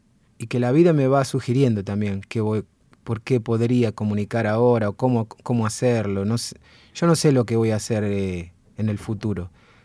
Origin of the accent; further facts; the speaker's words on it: Argentina; accent: Argentine; Sí, tengo acento argentino en todos lados.